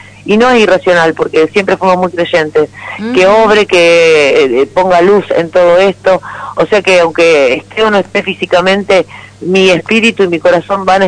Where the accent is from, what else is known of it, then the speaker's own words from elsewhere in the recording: Fray Luis Beltrán, Santa Fe, Argentina; Sí, y, yo soy de ahí.